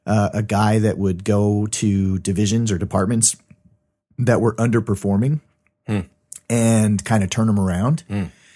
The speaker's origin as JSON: {"language": "English", "town": "Coronado", "region": "California", "country": "United States", "tie": "born there", "also_born_or_lived": "Wisconsin", "said": "so I was born in the Naval Hospital in Coronado in San Diego. And I lived there for literally 2 weeks and my parents uprooted and we moved to Wisconsin"}